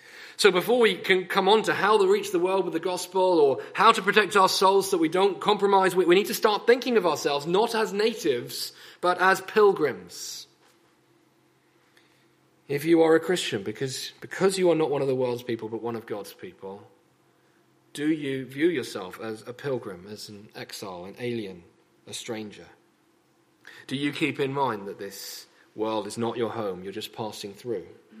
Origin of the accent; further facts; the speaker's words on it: United Kingdom; there's things we do as British people.